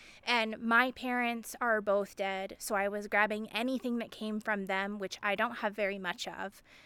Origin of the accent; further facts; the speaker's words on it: California, United States; I'm from Northern California, and so the Paradise Fire really came to mind